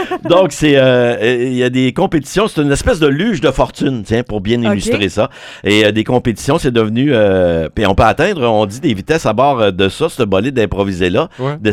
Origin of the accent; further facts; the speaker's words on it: Quebec, Canada; On sait que les sports les plus populaires, ça demeure chez nous au Québec, le hockey.